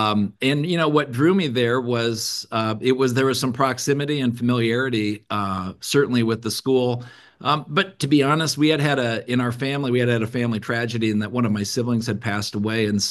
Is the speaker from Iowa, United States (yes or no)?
yes; Mount Vernon, Iowa, United States; I grew up in Iowa, which we have that in common, Brent. So I grew up in a small town, Mount Vernon, Iowa, youngest of 9 kids.